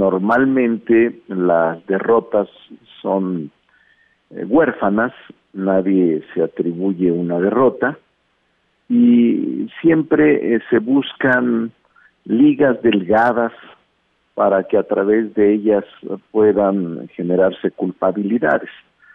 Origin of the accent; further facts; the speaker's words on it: Mexico City, Mexico; Yo soy un ciudadano de la Ciudad de México y es todo.